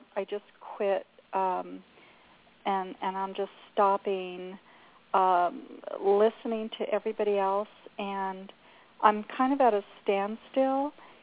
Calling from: Southwest, United States; Hi, I'm over here in the Southwest

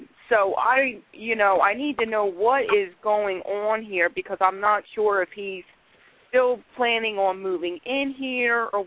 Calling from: Philadelphia, Pennsylvania, United States; I'm calling from Philadelphia, PA.

